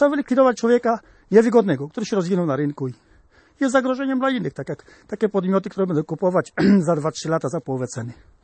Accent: Masovian Voivodeship, Poland; pochodzę z centralnej Polski, dokładnie po prostu z powiatu sierpeckiego.

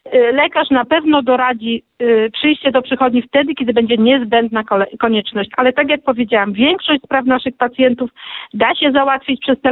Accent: Lublin, Lublin Voivodeship, Poland; No ja jestem z Lublina, w Lublinie tak to działa i działa sprawnie.

